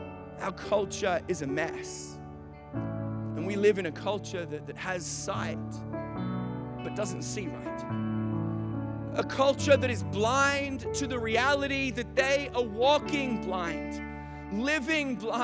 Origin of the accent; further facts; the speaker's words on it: Australia; now in United States; like we're Australian, and Australians can swim, and so I know we live in the U.S.